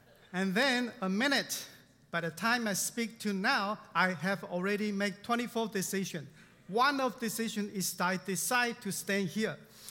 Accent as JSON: {"language": "English", "country": "Taiwan", "moved": "as an adult", "said": "When I was in Taiwan, I come from Taiwan about 20-some years ago, and every man at their 20s had to serve in the military, me as well"}